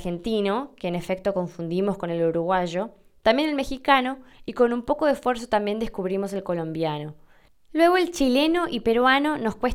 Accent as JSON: {"language": "Spanish", "region": "Canary Islands", "country": "Spain", "said": "porque aquí en Canarias tenemos una enorme conexión con ese país por motivos que no vienen a cuento, aunque para nosotros el acento venezolano es completamente distinto al nuestro."}